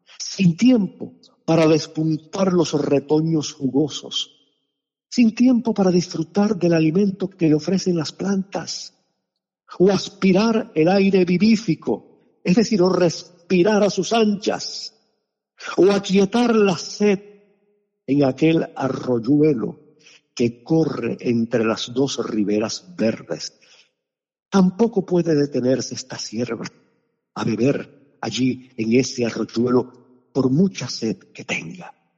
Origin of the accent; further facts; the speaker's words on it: Cuba; Yo crecí, como ustedes saben, en la Cuba anterior y posterior a 1959, porque estuve varios años en Cuba después del triunfo de la Revolución.